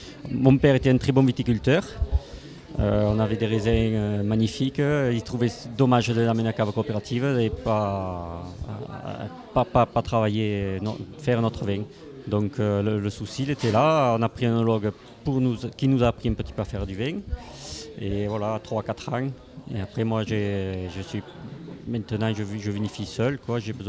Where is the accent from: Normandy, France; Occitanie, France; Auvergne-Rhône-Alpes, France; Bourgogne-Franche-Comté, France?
Occitanie, France; Donc, moi, je suis quelqu'un des Corbières, hein.